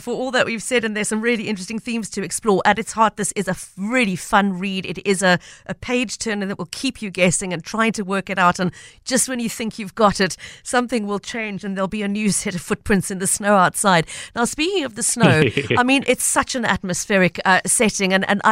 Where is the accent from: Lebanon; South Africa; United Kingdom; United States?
South Africa; So much of it resonated with me as a South African.